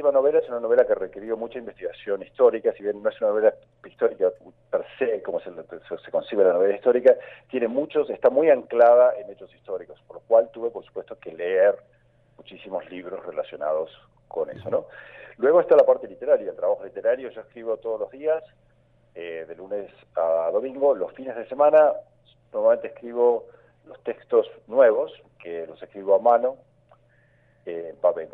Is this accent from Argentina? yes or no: yes; Patagonia, Argentina; si bien he vivido en muchas partes del mundo, como dije, en Argentina, yo me considero principalmente un patagónico, no ni siquiera patagónico, sino un patagónico del sur de la Patagonia